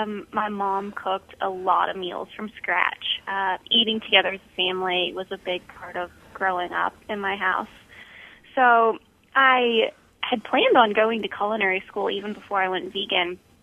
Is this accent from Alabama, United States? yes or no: no; Kentucky, United States; I grew up in the South in Kentucky with a very Southern family.